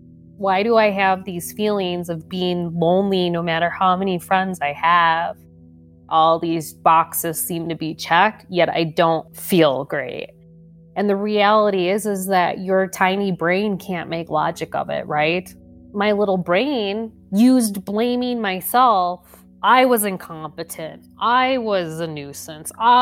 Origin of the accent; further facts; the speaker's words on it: Minnesota, United States; 30 minutes west of Minneapolis. I grew up in a town of about 5,000 people.